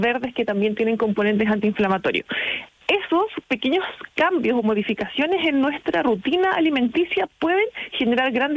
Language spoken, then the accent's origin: Spanish; Chile; más socialmente activos de lo que somos los chilenos